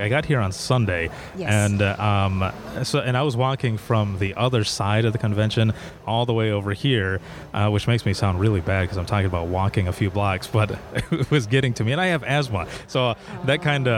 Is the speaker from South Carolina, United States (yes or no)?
no; Michigan, United States; I'm from Michigan, and I don't know what it is with Michigan lately.